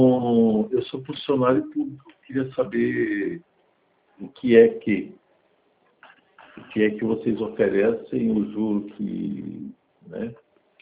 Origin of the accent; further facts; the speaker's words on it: São Paulo, Brazil; Eu sou do Estado de São Paulo.